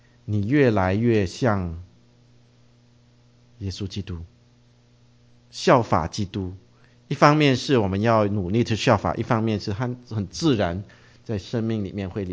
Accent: China; 我们中国人一看到，有点不习惯哈

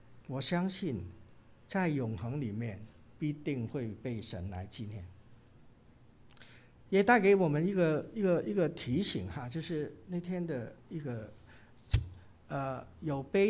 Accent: Hong Kong; 就像那个我们香港人有一句话哈

